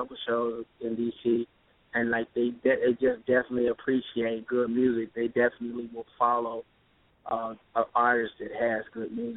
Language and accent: English; Greensboro, North Carolina, United States; also born or lived in High Point; And, of course, my hometown, shout out to Greensboro and High Point, and even shout out to, you know, Raleigh and Durham.